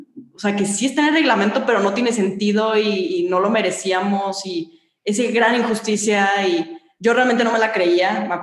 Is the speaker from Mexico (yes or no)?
yes; Monterrey, Nuevo León, Mexico; Así somos la regia.